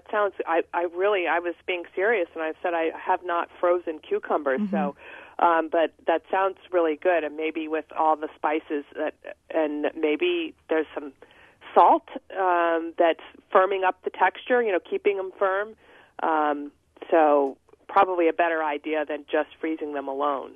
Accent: Washington, District of Columbia, United States; I grew up in Washington, D.C., but spent my summers in Delaware, and there was, at the time, that was all farm country

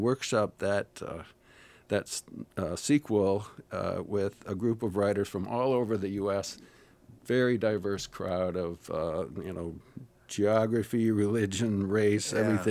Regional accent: La Crosse, Wisconsin, United States; also born or lived in Milwaukee; now in Madison, United States; But, I've lived in Madison many years. I lived in Milwaukee. I grew up in La Crosse, and my family's still there. So I get back there pretty often.

